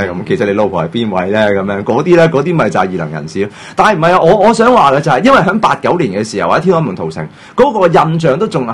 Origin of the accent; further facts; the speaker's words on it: Hong Kong; 咁但係實際上，我哋香港人唔會覺得係一個咩嘅大一件事。有人問幾多歲喎？喺呢一個一九八九年嘅時候，我大概六歲左右啦。我大概六歲。